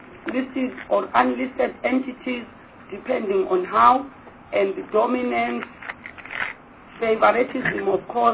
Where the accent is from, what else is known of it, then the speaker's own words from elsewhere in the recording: KwaZulu-Natal, South Africa; I come from KwaZulu-Natal, and I looked at the problem at Richards Bay Minerals